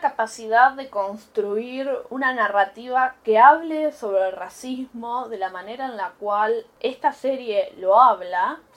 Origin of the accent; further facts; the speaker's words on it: Argentina; no a uno como argentino